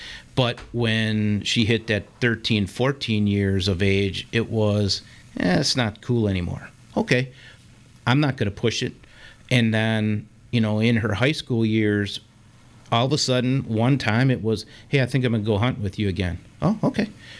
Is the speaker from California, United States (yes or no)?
no; Waukesha, Wisconsin, United States; So it was growing up in Waukesha, hunting the lakes around here.